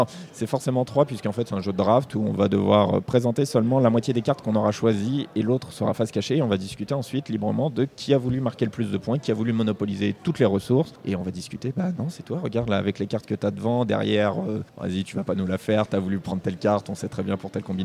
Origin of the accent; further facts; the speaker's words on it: Île-de-France, France; Moi, je suis de la banlieue parisienne.